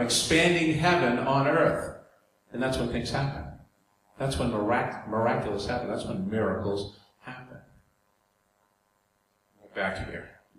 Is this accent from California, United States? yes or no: no; New York, United States; accent: New York; Hello. That's my New York accent.